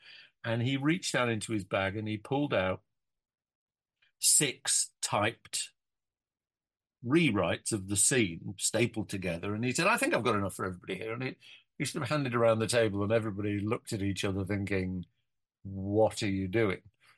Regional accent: Doncaster, Yorkshire and the Humber, United Kingdom; born there; I think the only thing Diana found out about me at all was that I was born in Doncaster.

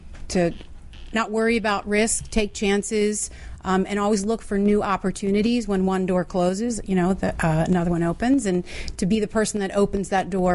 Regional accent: Ellicott City, Maryland, United States; I'm from Maryland, Ellicott City.

